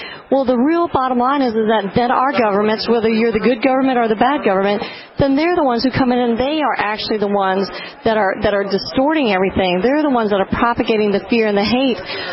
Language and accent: English; United States; because I travel and I'm an American, they ask, oh, what do you think about what's going on